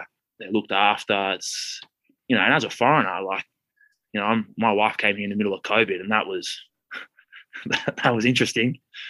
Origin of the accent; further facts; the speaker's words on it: Canberra, Australian Capital Territory, Australia; Like, I'm from Canberra originally in Australia. So it's a bit of a, like, it's a bigger, like, way bigger country town, but it's sort of the same sort of atmosphere.